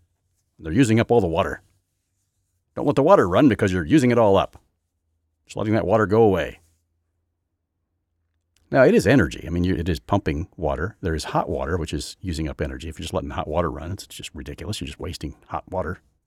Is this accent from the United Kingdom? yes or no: yes; England, United Kingdom; accent: English; I'm probably pronouncing it poorly with my English accent.